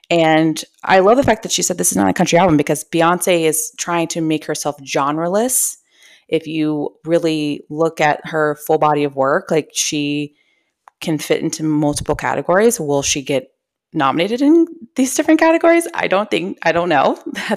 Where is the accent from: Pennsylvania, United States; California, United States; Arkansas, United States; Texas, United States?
Texas, United States; Houston; I've known this because I'm from Houston